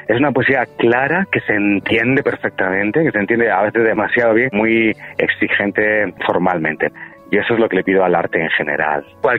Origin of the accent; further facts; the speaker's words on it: Granada, Andalusia, Spain; soy granadino